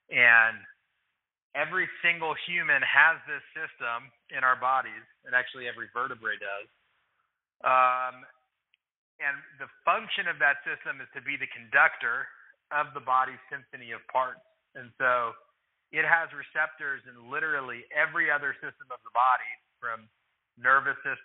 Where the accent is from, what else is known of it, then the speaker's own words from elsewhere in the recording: California, United States; I grew up in the Bay Area and went to the leading life science IP firm globally.